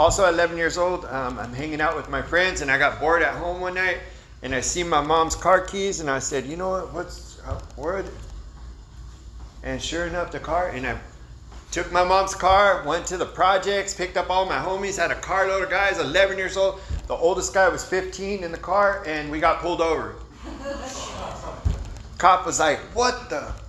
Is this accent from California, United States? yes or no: yes; Santa Maria, California, United States; You know, I was born and raised right here in Santa Maria.